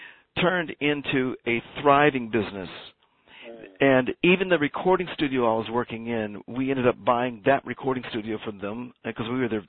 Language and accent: English; Dayton, Ohio, United States; because I'm from Dayton, Ohio, and I said, look, let's do some jingles.